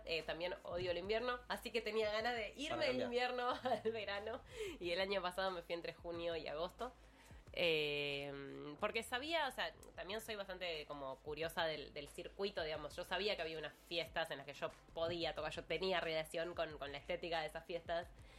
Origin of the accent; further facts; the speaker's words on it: Argentina; claramente soy bastante argentina para la cumbia